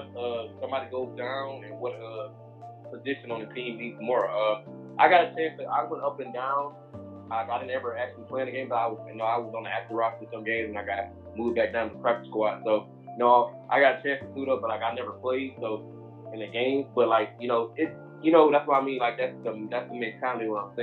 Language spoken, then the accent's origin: English; Houston, Texas, United States; I'm from Houston, Texas. I went to the University of Texas, played for 5 years there